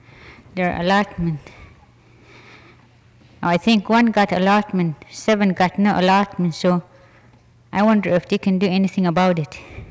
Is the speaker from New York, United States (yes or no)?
no; Houston, Texas, United States; born there; from Allicacket, and I was born in Houston in 1931.